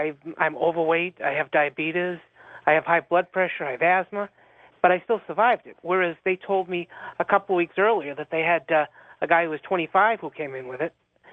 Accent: Boston, Massachusetts, United States; now in Las Vegas, United States; I'm originally from Boston. I was an EMT for many, many years for the city of Boston.

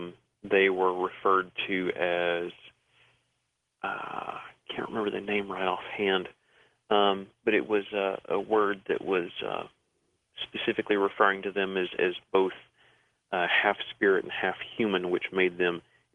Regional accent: the South, United States; I mean, I'm from the South myself

